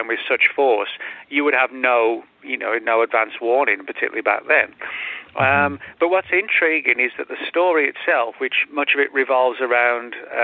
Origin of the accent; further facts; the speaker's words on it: England, United Kingdom; moved away; because I'm originally from England, people over here ask me